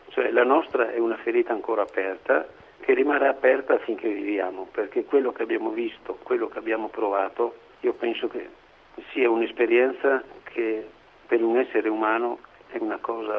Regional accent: Longarone, Veneto, Italy; Io sono arrivato il mattino successivo verso le 7 nella piana di Longarone e non c'era più il mio paese

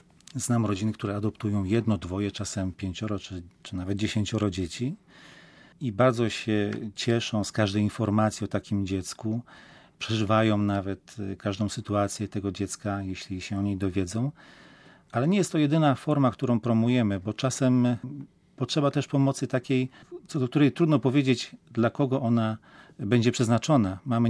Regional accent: Masovian Voivodeship, Poland; Obaj pochodzimy z diecezji radomskiej.

